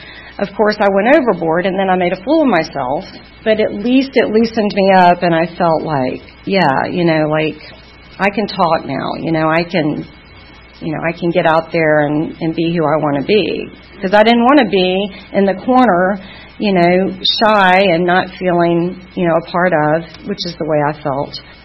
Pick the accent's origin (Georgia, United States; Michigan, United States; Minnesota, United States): Georgia, United States; Atlanta; and I'm from Atlanta, born and raised. Middle-class home, one brother.